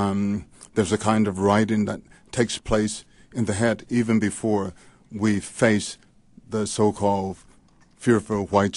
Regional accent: Bogalusa, Louisiana, United States; I grew up in Bogalusa, Louisiana

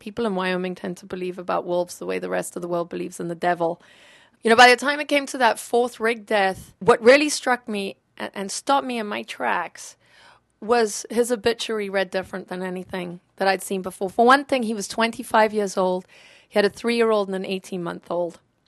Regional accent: Zambia; accent: peculiar accent

